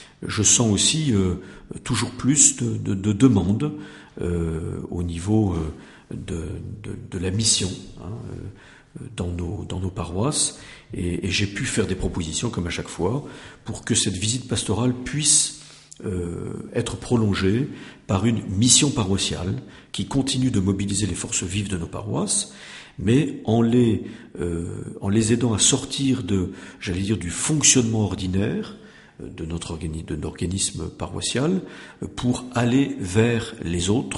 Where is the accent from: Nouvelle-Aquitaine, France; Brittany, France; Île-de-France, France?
Nouvelle-Aquitaine, France; Saint-Étienne-de-Baïgorry; Vous voyez, je viens de Baïgorry